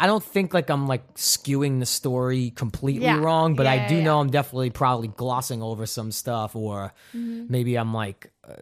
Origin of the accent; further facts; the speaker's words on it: Brooklyn, New York, United States; If you would have asked … growing up in Brooklyn, like, who my favorite actress was